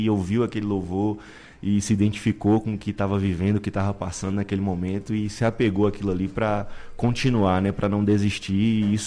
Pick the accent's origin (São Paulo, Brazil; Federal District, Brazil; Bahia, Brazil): Bahia, Brazil; Salvador; now in Vitória da Conquista, Brazil; Na época eu morava em Salvador, sou de Salvador, mas me considero já filho de Conquista, porque estou aqui já há mais de 12 anos, família de meu pai é daqui.